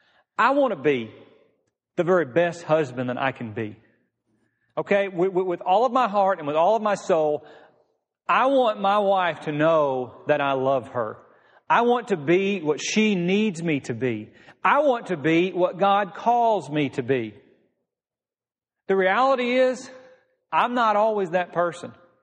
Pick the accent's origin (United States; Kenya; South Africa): United States; Missouri; it used to always be my assignment whenever I was a teenager growing up in Missouri, was to lead the VBS songs